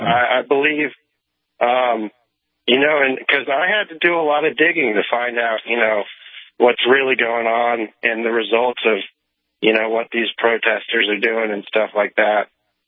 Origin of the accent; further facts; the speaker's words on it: Florida, United States; Also, you know, I'm from Florida. I came up to Mandan to see what's going on here up here myself.